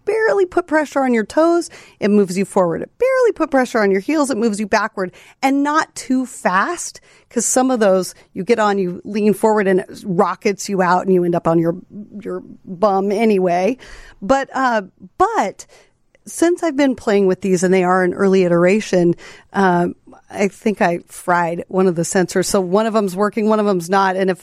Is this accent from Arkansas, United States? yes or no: no; Alaska, United States; I'm from Alaska and a big fishing family.